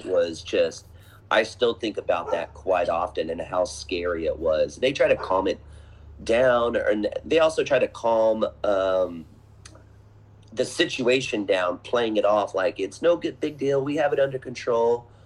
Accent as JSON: {"language": "English", "town": "Pearland", "region": "Texas", "country": "United States", "tie": "born or raised there", "said": "Growing up in Pearland off of Dixie Farm Road, we had farms and we had trees and woods. We had creeks."}